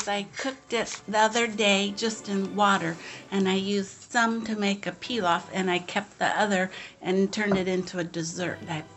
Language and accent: English; Santa Barbara, California, United States; now in Pismo Beach, United States; I live in Pismo Beach. I grew up in Santa Barbara. I went to Cal Poly.